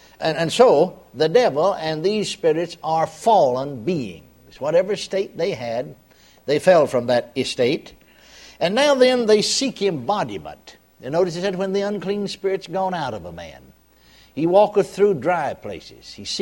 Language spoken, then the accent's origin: English; Texas, United States; I was born and raised in Texas